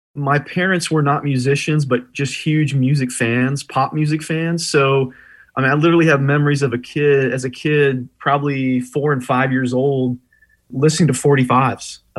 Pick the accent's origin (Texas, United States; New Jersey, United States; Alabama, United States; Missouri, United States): Missouri, United States; St. Louis; I went to a public school I grew up in St. Louis, Missouri